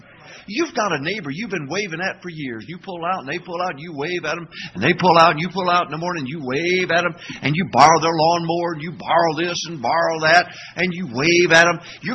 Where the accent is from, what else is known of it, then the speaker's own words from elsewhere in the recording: Arkansas, United States; I've led people to Christ because I'm from Arkansas. It's hard to believe, isn't it?